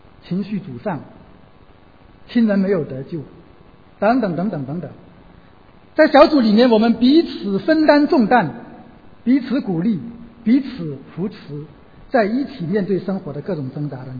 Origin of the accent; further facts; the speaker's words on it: China; 用我们中国人在大陆学的那个词并肩作战